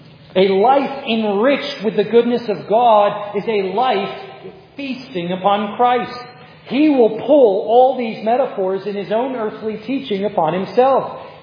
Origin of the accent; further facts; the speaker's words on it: New York City, New York, United States; Now, I know I grew up in New York. I talk very fast and I throw lots of words at you, but that's not what I mean by listening slowly. It's okay that I'm a fast talking New Yorker.